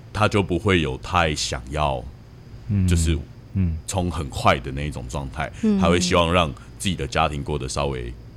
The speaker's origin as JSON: {"language": "Chinese", "region": "Hsinchu", "country": "Taiwan", "tie": "born or raised there", "said": "我新竹人，我是土生土长的新竹人"}